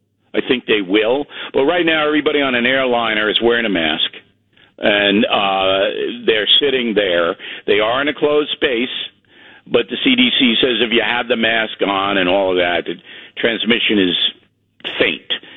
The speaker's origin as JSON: {"language": "English", "town": "Levittown", "region": "New York", "country": "United States", "tie": "born or raised there", "also_born_or_lived": "Harlem", "said": "I was born in Levittown, as you know. I was raised in Levittown, Long Island, born in Harlem, up in Columbia Presbyterian Hospital."}